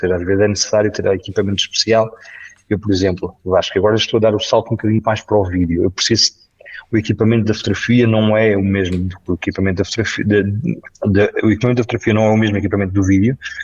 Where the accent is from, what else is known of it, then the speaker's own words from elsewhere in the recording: Porto Alegre, Rio Grande do Sul, Brazil; now in Portugal; Olha, eu sou de Porto Alegre, vivo no Alentejo